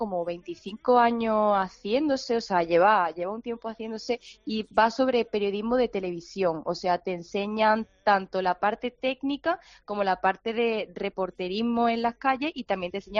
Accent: Granada, Andalusia, Spain; also born or lived in Málaga; llevaba casi 5 años en Málaga, yo soy de Granada, y por venirme a estudiar lo que yo he querido siempre, periodismo, pues me vine aquí a Málaga, y ahora pues al final resulta que me voy para Madrid

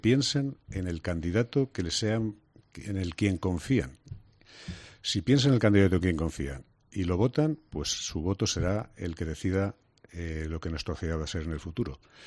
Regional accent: Cuenca, Castilla-La Mancha, Spain; No sé si me he equivocado o no, pero vamos, soy conquense.

